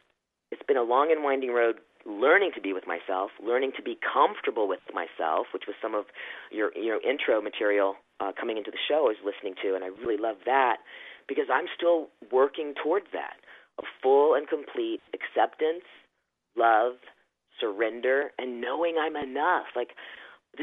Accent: Virginia, United States; also born or lived in Philippines; I knew I was a boy in the wrong body growing up, and I liked girls in rural Virginia. I was born in the Philippines. We moved 8 times before I was 6 years old.

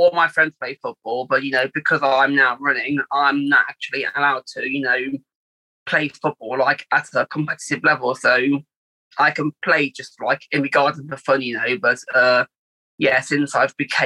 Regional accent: London, United Kingdom; I was from London.

